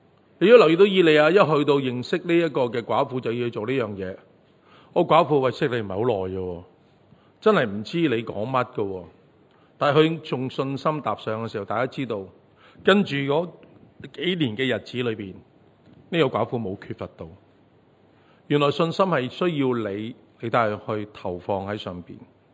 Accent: Hong Kong; 今天我们香港人有时候太忙了

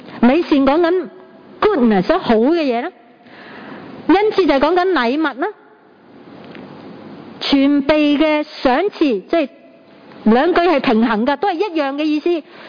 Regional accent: Hong Kong

